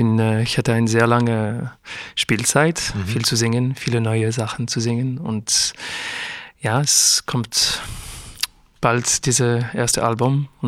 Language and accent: German; France; also born or lived in Paris, France / Geneva, Switzerland; now in Switzerland; ich bin in Frankreich und Genf aufgewachsen. Und ich habe die ganze Schule habe ich in der Schweiz gemacht. Und in Genf. Aber für mich, also ich fühle Französisch.